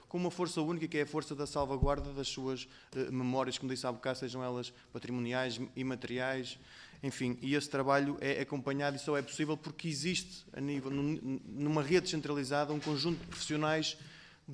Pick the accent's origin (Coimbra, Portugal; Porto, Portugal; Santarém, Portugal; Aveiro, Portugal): Aveiro, Portugal; Paços de Brandão; Museu do Papel de Paços de Brandão, que compreenderão porquê, porque é da minha terra